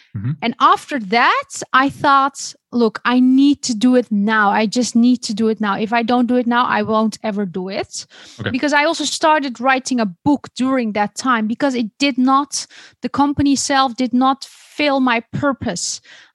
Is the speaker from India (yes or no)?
no; Netherlands; also born or lived in Denmark; I was living back then in Denmark. Originally, I am from the Netherlands, born and raised here, but my parents are Turkish. So I grew up with two cultures, the Turkish and Dutch.